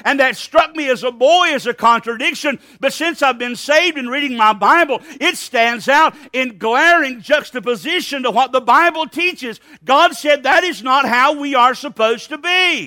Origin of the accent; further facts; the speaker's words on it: Alabama, United States; I was raised in Alabama. I was taught some folk were not as good as other people.